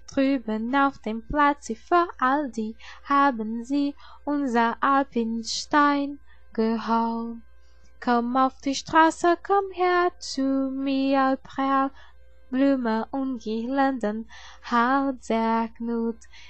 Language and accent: German; Brazil; German is a second language; ich komme aus Brasilien und ich bin eine Studentin.